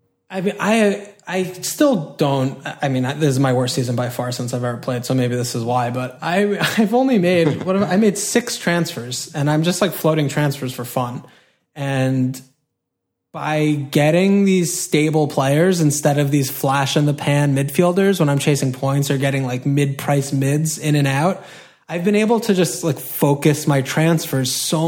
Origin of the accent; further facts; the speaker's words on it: United States; I mean, everyone, we're American, we're not English.